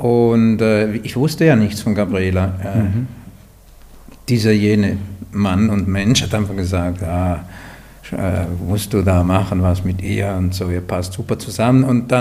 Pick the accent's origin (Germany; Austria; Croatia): Austria; Vienna; born there; also born or lived in Switzerland; Und ich bin, wie gesagt, in Wien geboren.